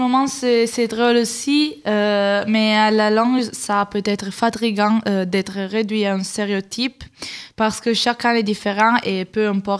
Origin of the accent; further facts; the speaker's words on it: Turin, Piedmont, Italy; je viens de Turin, que c'est la ville où je viens